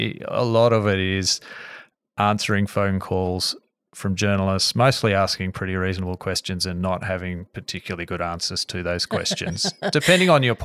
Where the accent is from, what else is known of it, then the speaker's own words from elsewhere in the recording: Canberra, Australian Capital Territory, Australia; I grew up in Canberra.